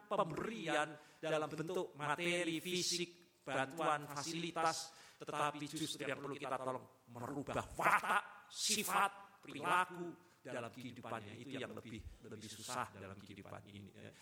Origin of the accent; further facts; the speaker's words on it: Kudus, Central Java, Indonesia; saya terkejutkan di daerah saya ini daerah Kudus, daerah lalu dekat Pati